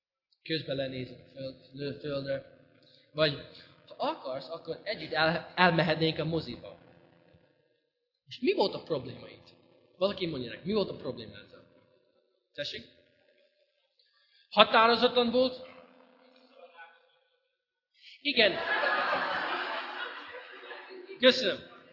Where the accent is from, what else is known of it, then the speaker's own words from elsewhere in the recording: United States; de Amerikában igenis nagyon. És én abban a kultúrában nőttem fel